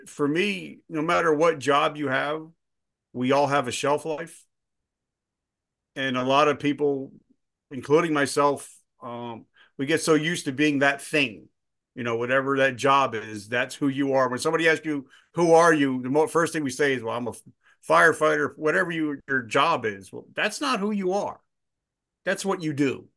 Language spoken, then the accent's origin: English; New Jersey, United States; because in New Jersey, I'm from Jersey, and on the highways, there's nothing but concrete pylons everywhere.